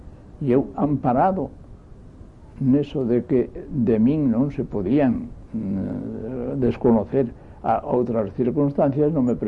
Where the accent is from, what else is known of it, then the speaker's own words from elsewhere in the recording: Cotobade, Galicia, Spain; un profesor que era dalí de Cotobade, de onde son eu